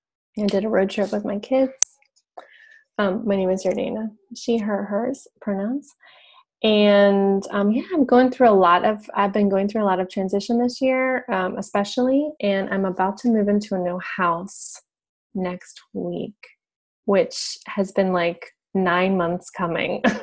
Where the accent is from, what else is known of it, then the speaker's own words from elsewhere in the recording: Massachusetts, United States; I'm from Western Massachusetts. I'm sitting in my house right now.